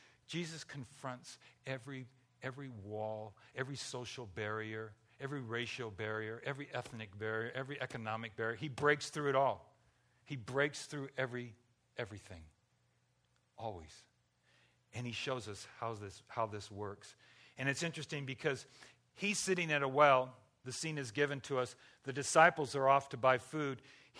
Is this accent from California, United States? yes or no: yes; Pico Rivera, California, United States; we grew up in Pico Rivera, and that's kind of the roots and where we live and whatever else.